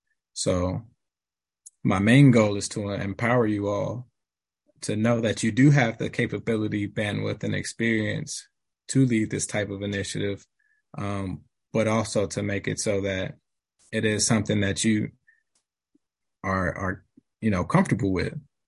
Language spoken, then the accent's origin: English; Gary, Indiana, United States; Born and raised in Gary, Indiana. I'm only 26 at this point. Basically been in Northwest Indiana majority of my life.